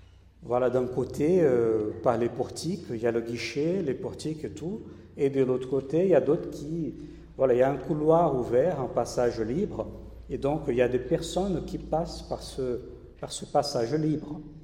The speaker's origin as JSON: {"language": "French", "country": "Brazil", "second_language": "French", "lives_now": "Toulouse, France", "said": "je suis pasteur de l'Église protestante unie de France, voilà, ici à Toulouse. Et mon accent me dénonce, moi je suis brésilien."}